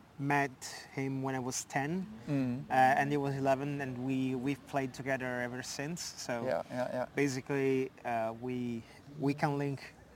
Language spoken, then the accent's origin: English; Italy; English is a second language; I'm 22 years old, and I play for the team of Roccaraso that was formerly known as Crema. As Rasmo said, I come from Italy